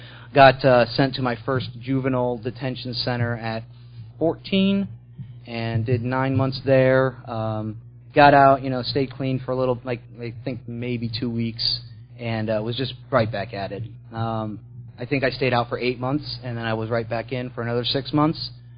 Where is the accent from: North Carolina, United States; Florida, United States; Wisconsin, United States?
Florida, United States; Sarasota; born there; But I was born in Sarasota, and my parents were middle class. We weren't poor, but we weren't rich.